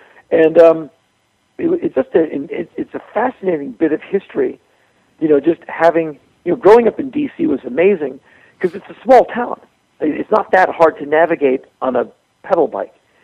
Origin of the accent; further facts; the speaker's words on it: Washington, District of Columbia, United States; Well, just so you know, I come from Washington, D.C.